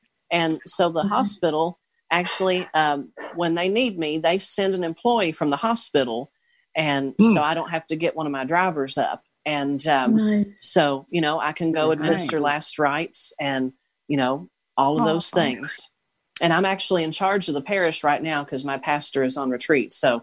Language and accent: English; Owensboro, Kentucky, United States; I'm from Owensboro, Kentucky.